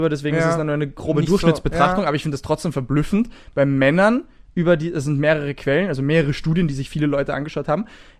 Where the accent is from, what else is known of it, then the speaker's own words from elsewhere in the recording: Austria; wenn ich als Österreicher zu einem amerikanischen Rennen fahre